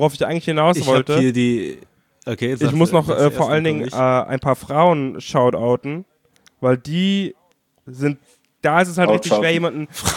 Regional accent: Bavaria, Germany; Und ich als Bayer dachte mir nur so, what the fuck?

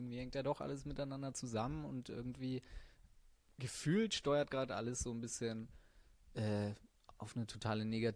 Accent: Cologne, North Rhine-Westphalia, Germany; Als Kölner ist man da ganz gut bedient, ja.

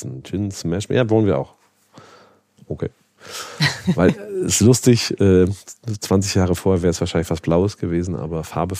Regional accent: Lower Saxony, Germany; ich bin in Niedersachsen sehr ländlich aufgewachsen, Und würde das als Landei.

